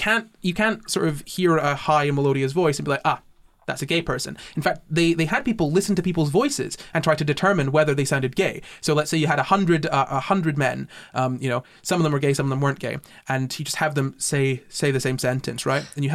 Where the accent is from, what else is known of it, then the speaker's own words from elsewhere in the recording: Scotland, United Kingdom; accent: Scottish; now in England; I can switch into my more Scottish accent when I want, but I kind of learned when I moved down that I need to talk more like this because English people don't understand me otherwise